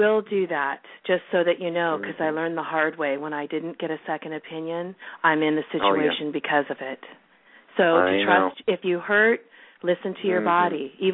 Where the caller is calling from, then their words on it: California, United States; I'm calling from California.